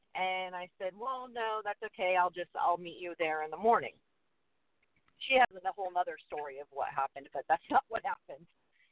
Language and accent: English; United States; you know, I'm from America and I, you know, I was in Mexico and I just kind of kept my cool.